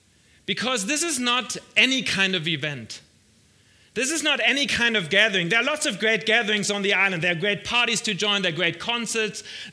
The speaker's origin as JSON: {"language": "English", "town": "Frankfurt", "region": "Hesse", "country": "Germany", "said": "So we're from Frankfurt."}